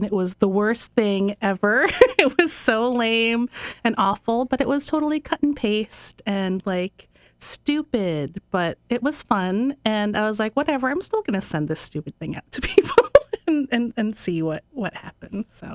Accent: Storrs, Connecticut, United States; So I grew up in Storrs or Mansfield, greater Mansfield area. I went to E.O. Smith. I went to UConn. I was a townie.

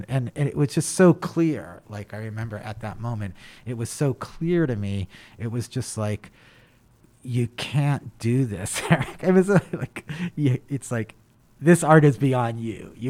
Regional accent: New York, United States; And as a New Yorker, I did not want to see a bunch of, like, you know, people who didn't live in New York

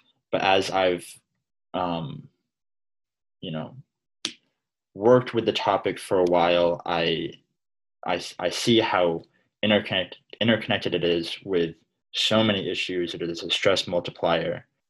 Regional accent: Newtown, Connecticut, United States; So I would say my beginnings in politics start, from my hometown. I'm from Newtown, Connecticut

